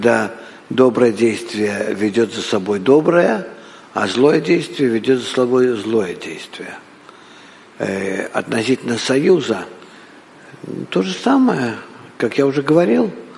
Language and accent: Russian; Rehovot, Central District, Israel; Russian is a second language; Ну-ну, это мой родной город.